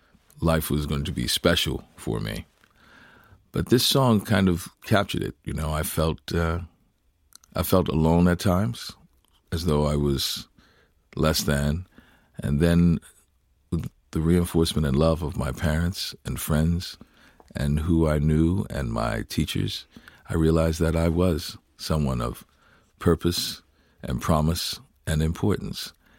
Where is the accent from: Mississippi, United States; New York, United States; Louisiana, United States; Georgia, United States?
Louisiana, United States; New Orleans; Growing up in New Orleans, a very musical city. But being in a deep South, a little black boy growing up